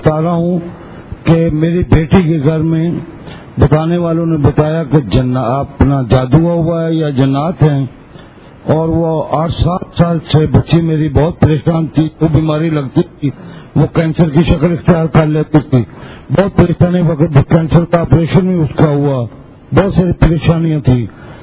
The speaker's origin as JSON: {"language": "Urdu", "town": "Karachi", "region": "Sindh", "country": "Pakistan", "said": "میں کراچی سے آیا ہوں"}